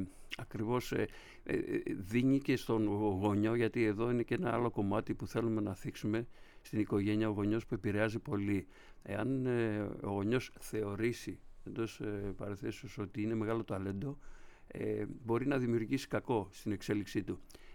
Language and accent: Greek; Patras, Western Greece, Greece; Το πρώτο πρότυπο από την πόλη μου, την Πάτρα